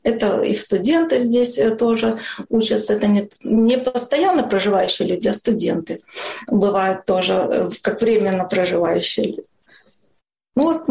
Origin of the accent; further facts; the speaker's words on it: Belarus; Мы знали, белорусы, что команда едет спортсменов